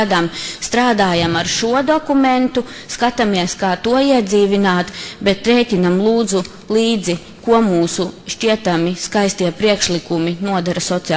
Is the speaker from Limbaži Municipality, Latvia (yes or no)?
no; Latgale, Latvia; Es arī esmu no Latgales, un es arī esmu mamma